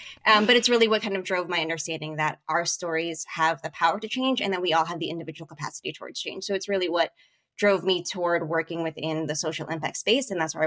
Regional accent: New York City, New York, United States; So I grew up in New York City, and for my 16th birthday, my brother took me to the New Yorican Poets Cafe.

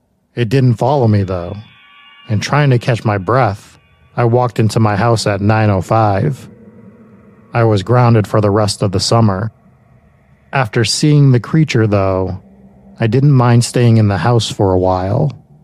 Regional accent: New Jersey, United States; Throughout most of my life, growing up in South Jersey, in the thick of the Pine Barrens, I have heard countless stories, tales, and sightings of the infamous Jersey Devil.

